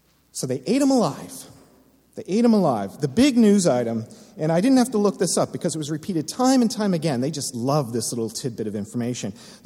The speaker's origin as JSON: {"language": "English", "country": "United States", "lives_now": "Canada", "said": "And I'm sorry, I'm from the States. I can't think of any Canadian examples."}